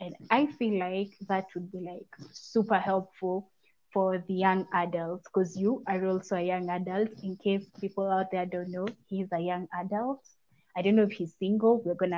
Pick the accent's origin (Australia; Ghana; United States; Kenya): Kenya; he's from India and I'm from Kenya.